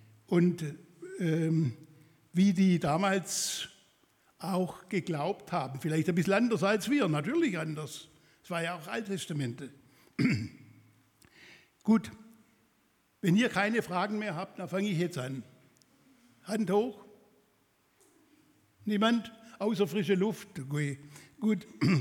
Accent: Swabia, Germany; Und ich sagte, ich bin Schwabe, natürlich.

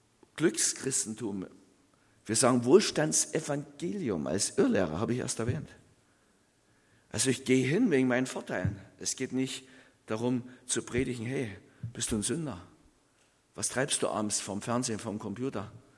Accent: Taubenheim, Saxony, Germany; In Taubenheim, in meinem Heimatort, die Kirche, die ich sehr liebe, wo ich groß geworden bin

